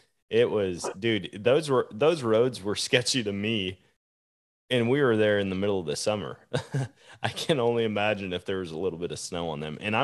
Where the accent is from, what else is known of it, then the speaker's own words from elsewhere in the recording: Eau Claire, Wisconsin, United States; I grew up just down in Eau Claire. I had never been to Duluth.